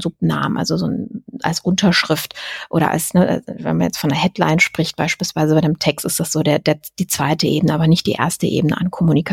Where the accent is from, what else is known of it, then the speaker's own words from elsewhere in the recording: Düsseldorf, North Rhine-Westphalia, Germany; Ich komme ja aus Düsseldorf